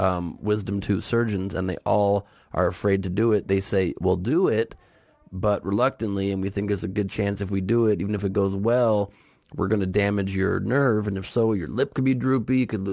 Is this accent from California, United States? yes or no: yes; Los Angeles, California, United States; I grew up in the Valley till age 5 and then on the We